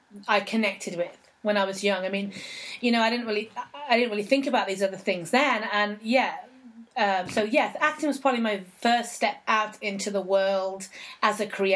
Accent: Birmingham, West Midlands, United Kingdom; also born or lived in Scotland; Birmingham is where I actually grew up. I was born in Scotland, but I grew up in Birmingham.

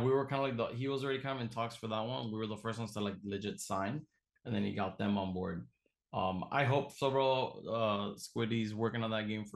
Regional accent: Cuba; He speaks Spanish. We speak Spanish. I'm from Cuba.

